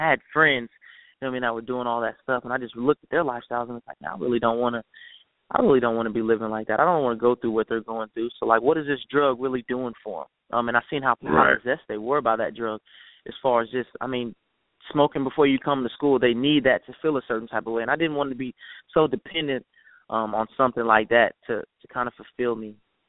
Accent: Clarksville, Tennessee, United States; I'm from Clarksville, Tennessee. I go to school in Lebanon, Tennessee.

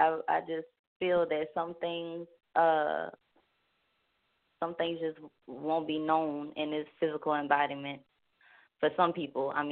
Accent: Louisiana, United States; I am from Louisiana, and I also am an energy reader by means of the tarot.

